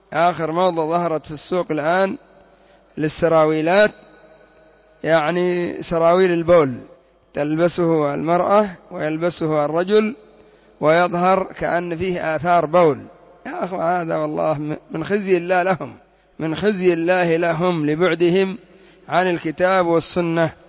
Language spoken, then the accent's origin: Arabic; Yemen; نحن عندنا في اليمن ما زال الأمر إلى خير في كثير من المدن